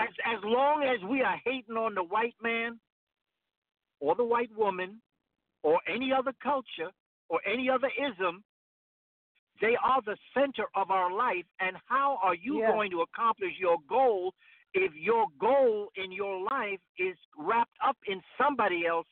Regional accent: New York City, New York, United States; as a child growing up in New York City

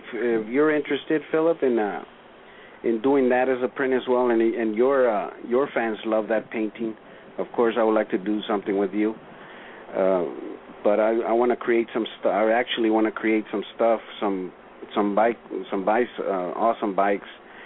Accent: El Paso, Texas, United States; I'm getting older, and I was doing this kind of stuff in Texas. I am from El Paso.

